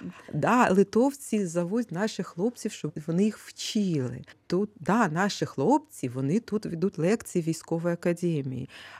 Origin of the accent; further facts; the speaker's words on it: Kryvyi Rih, Dnipropetrovsk Oblast, Ukraine; Тому що я з Кривого Рогу